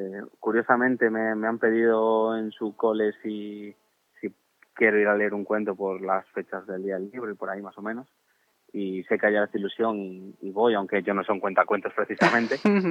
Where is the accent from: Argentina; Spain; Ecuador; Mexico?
Spain; Vigo, Galicia; yo soy vigués orgulloso, vivo en Vigo, cuando podría haberme ido a cualquier otro sitio.